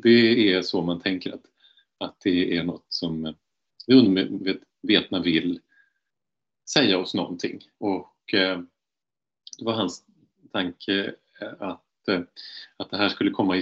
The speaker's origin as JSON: {"language": "Swedish", "town": "Sundsvall", "region": "Västernorrland County", "country": "Sweden", "tie": "born or raised there", "also_born_or_lived": "Borås", "said": "Jag är uppvuxen utanför Sundsvall och i Borås. Det kan man säga är därifrån jag kommer."}